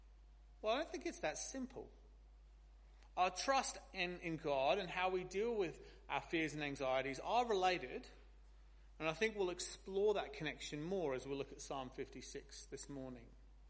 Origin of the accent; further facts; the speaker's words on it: United Kingdom; but I'm British and that's what I'm paid to do.